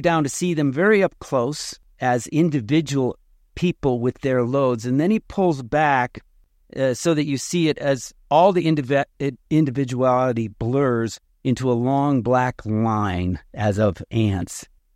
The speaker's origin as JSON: {"language": "English", "country": "Italy", "tie": "born or raised there", "second_language": "English", "said": "As an Italian growing up in Italy, you know Virgil's Aeneid, you know?"}